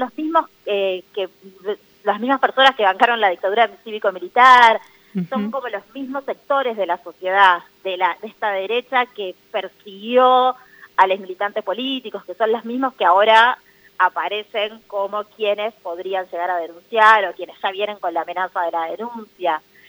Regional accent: Tucumán, Argentina; yo soy de Tucumán también como Soledad

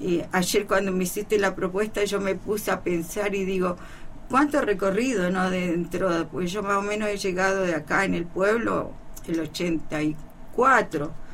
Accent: Coyhaique, Aysén, Chile; moved away as an adult; yo cuando me vine de Coyhaique

